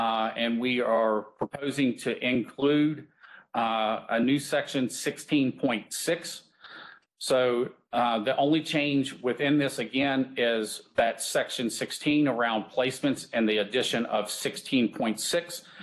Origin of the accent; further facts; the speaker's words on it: the South, United States; now in Delaware, United States; I am from the South originally, so we can, I think I have a little leeway to make up for it.